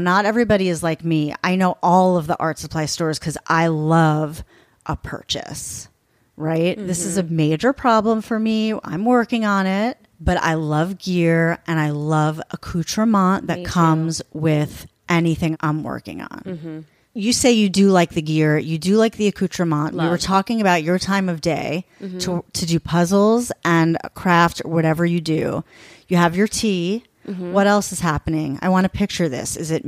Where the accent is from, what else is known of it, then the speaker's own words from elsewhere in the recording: East Coast, United States; now in Los Angeles, United States; I'm from the East Coast, so I say Moss.